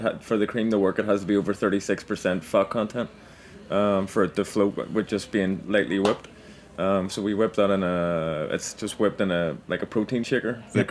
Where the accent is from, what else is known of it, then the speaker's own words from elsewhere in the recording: Northern Ireland, United Kingdom; so obviously we're from Antrim.